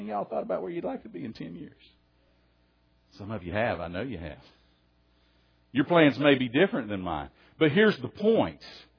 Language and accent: English; Soddy-Daisy, Tennessee, United States; When I was growing up in Soddy Daisy, Tennessee, I would go out in the mornings often